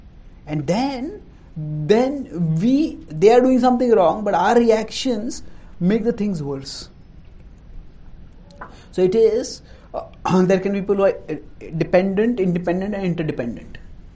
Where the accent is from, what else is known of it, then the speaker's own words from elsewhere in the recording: South India, India; I am Indian. I am a South Indian. I am an engineer.